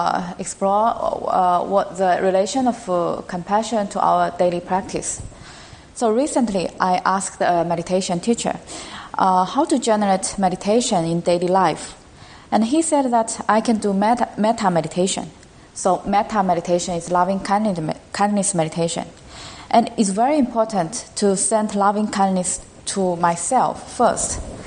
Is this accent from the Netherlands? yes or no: no; China; English is a second language; now in United States; and I'm from China, so I'm very new to this country.